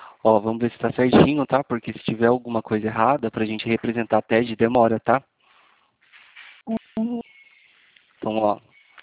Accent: São Paulo, Brazil; also born or lived in Goiânia / Inhumas; eu sou daqui de São Paulo, fui pra aí em 2016.

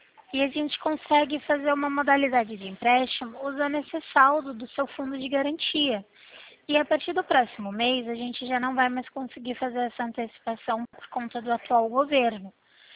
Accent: Limeira, São Paulo, Brazil; eu sou daqui da cidade de Limeira, meu escritório fica localizado em Limeira

